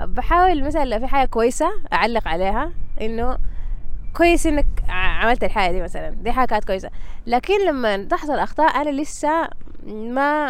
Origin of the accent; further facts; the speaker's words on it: Sudan; فدي حاجة إحنا ما متعودين عليها نهائي كسودانيين